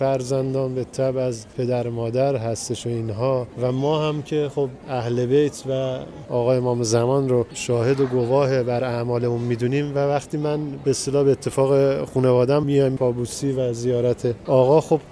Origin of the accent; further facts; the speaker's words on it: Qom, Iran